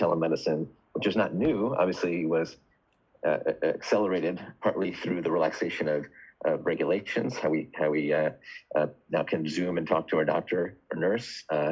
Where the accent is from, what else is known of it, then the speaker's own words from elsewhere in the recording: London, United Kingdom; born there; I'm the only one without a cool British accent, even though I was born in London.